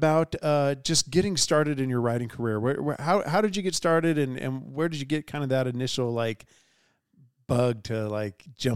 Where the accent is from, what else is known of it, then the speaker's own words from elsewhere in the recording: San Diego, California, United States; Well, I'm a, if we're going to brag about being from California, San Diego.